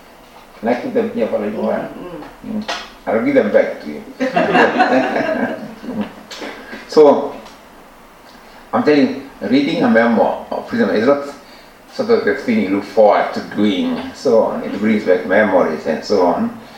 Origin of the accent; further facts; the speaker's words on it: Kenya; first language Gikuyu; English is a second language; we developed theater in my mother tongue, the Koyo language, through a play called I'll Marry When I Want